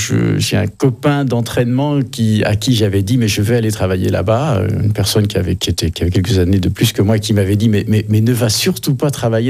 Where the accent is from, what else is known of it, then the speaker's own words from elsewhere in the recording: Nouvelle-Aquitaine, France; now in Switzerland; je suis effectivement double national, donc je suis d'origine charentaise et en même temps originaire de Sigrisville par mon épouse.